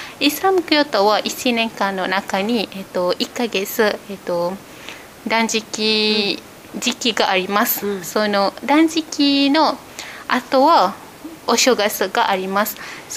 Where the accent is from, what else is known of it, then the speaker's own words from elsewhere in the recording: Malaysia; Japanese is a second language; now in Japan; マレーシアから参りました。今年を含めて日本に来るのが5年目です。